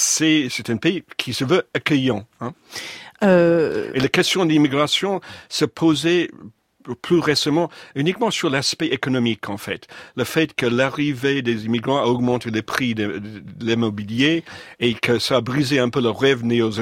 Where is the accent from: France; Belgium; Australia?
Australia; French is a second language; Donc je suis originaire de l'Australie, c'est un pays qui était assez généreux envers les demandeurs d'asile.